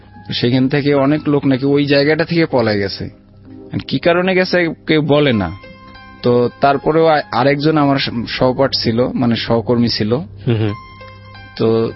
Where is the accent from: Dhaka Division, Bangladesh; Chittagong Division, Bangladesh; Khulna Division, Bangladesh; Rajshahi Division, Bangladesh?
Rajshahi Division, Bangladesh; তো তখন পর্যন্ত আমি গ্রামে, আমাদের গ্রামে আমার লেভেলের চারজন আমরা ছিলাম